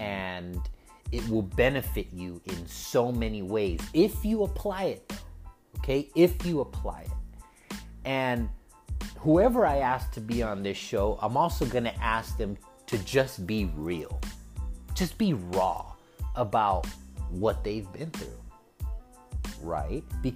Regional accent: Los Angeles, California, United States; I'm from California, born and raised in East Los Angeles.

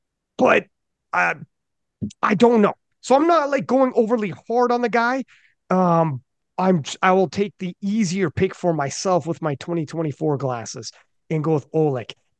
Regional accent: Canada; Look, I'm Canadian.

